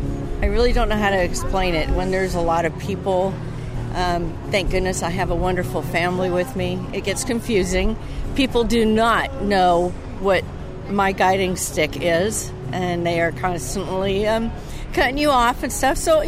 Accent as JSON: {"language": "English", "town": "Boonville", "region": "California", "country": "United States", "said": "Well, I'm from Mendocino County, Boonville."}